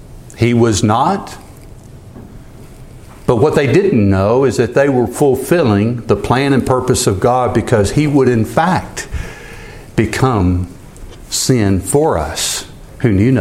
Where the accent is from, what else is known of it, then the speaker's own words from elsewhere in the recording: the South, United States; I grew up in the South. Many of you grew up in the South. I've heard this all my life.